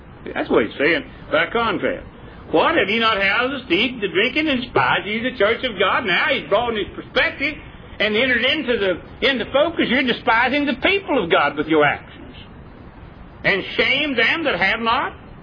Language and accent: English; West Virginia, United States; I was born and reared in West Virginia